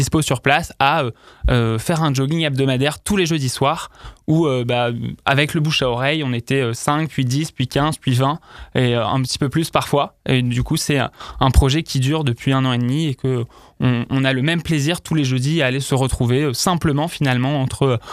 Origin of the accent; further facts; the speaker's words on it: Paris, Île-de-France, France; à la fois en tant que Parisien, parce qu'on en a aussi